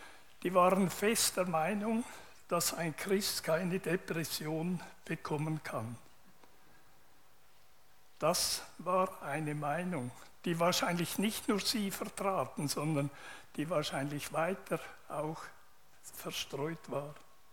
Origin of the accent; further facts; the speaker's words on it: Winterthur, Zurich, Switzerland; In der FEG Winterthur, wo ich aufgewachsen bin